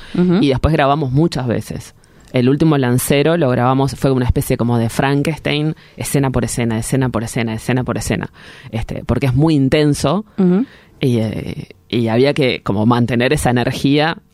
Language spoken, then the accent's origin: Spanish; Canelones, Uruguay; Yo soy de Canelones